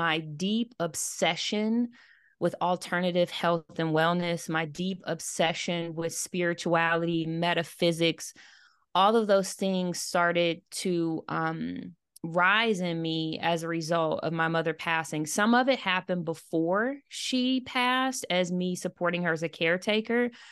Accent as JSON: {"language": "English", "region": "Michigan", "country": "United States", "also_born_or_lived": "Florida / California", "lives_now": "Atlanta, United States", "said": "I'm originally from Michigan. I now live in Atlanta, but I've also lived in Florida and California."}